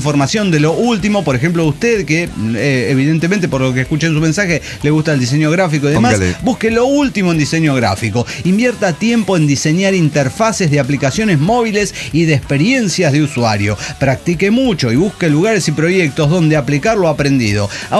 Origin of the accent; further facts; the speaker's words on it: El Alto, La Paz, Bolivia; moved away as an adult; now in Mexico City, Mexico; Nací y crecí en el Alto, Bolivia. Sí, y me mudé a la Ciudad de México en noviembre del año pasado.